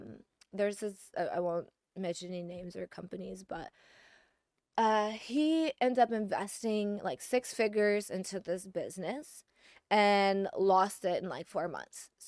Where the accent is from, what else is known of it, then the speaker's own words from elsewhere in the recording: Detroit, Michigan, United States; I'm from Detroit.